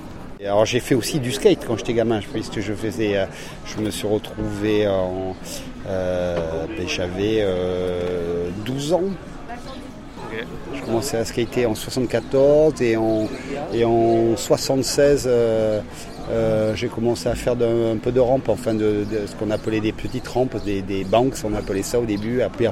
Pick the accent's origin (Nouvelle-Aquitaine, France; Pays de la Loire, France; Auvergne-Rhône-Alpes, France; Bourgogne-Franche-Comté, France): Nouvelle-Aquitaine, France; Le Taillan-Médoc; also born or lived in Bordeaux; Je suis né sur Bordeaux et après j'ai été enfant, je me suis retrouvé au Taillon-Médoc, en lisière de forêt, où j'ai passé une enfance assez heureuse, tranquille, sans problème.